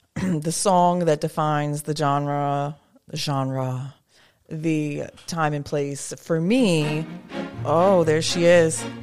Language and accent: English; Maryland, United States; Okay, I wasn't born and raised here. I'm from Charles County.